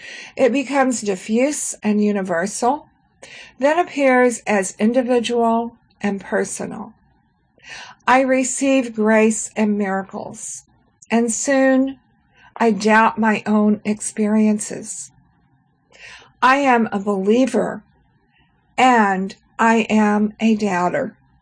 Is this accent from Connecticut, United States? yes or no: no; Fort Worth, Texas, United States; I placed an ad in Friends Journal seeking persons near my hometown of Fort Worth, Texas, who were interested in meeting for worship.